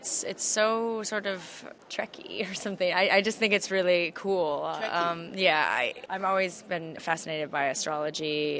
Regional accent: Minnesota, United States; I'm from Minnesota. I'm very comfortable with stuffed animals.

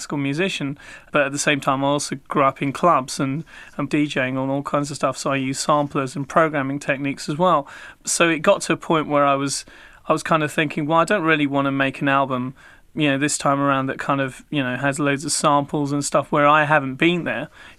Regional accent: England, United Kingdom; Well, I mean, at the time I was growing up, the National Front, which is a very right-wing type org

